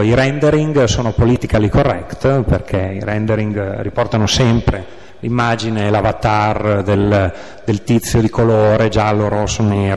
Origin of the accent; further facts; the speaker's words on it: Turin, Piedmont, Italy; io sono di Torino